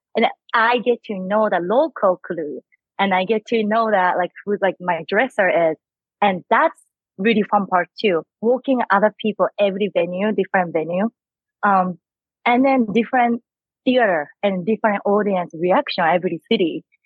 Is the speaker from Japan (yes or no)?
yes; Japan; English is a second language; now in United States; That time I wasn't living in US yet. I was just visiting from Japan.